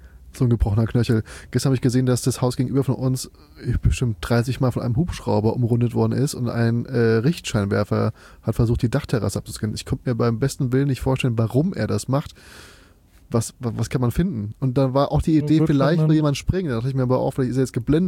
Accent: Southern Germany, Germany; Sag ich als Süddeutscher.

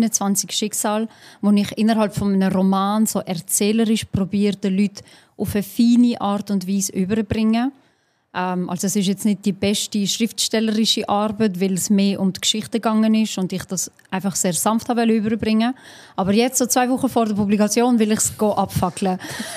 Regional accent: Pratteln, Basel-Landschaft, Switzerland; Aber ich bin halt aus dem Ghetto von Basel. Nicht so in der Jam. Und darum hört man mir das nicht so sehr an. Weil wir weigern uns so den richtig Hardcore-Basel-Dialekt anzuwenden.

